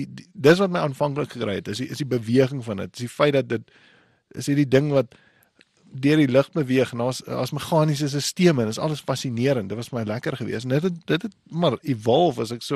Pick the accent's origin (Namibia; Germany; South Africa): Namibia; Windhoek, Khomas; Ek is gebore in Windhoek, en ek kom van Namibia af.